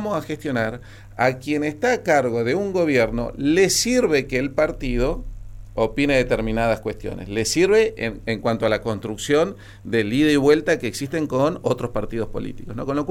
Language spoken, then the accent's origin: Spanish; Huinganco, Neuquén, Argentina; Sí, pero de Huinganco sin estar afiliado. Porque yo era... un profesional que volvía a mi pueblo